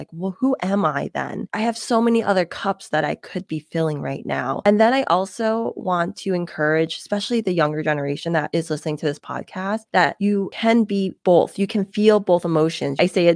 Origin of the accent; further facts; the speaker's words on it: United States; You know, I used to feel like being in America, here in the US, I wasn't Asian enough. And I didn't know what that meant, because I am Asian American.